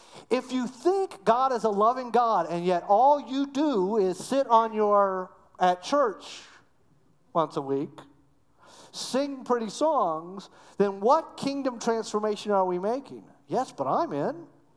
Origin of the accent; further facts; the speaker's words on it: Cocoa, Florida, United States; I grew up in Florida in Cocoa, so a little bit farther down the coast.